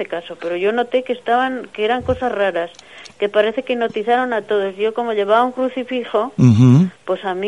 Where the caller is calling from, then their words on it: Guadalajara, Jalisco, Mexico; Mire, yo soy de Guadalajara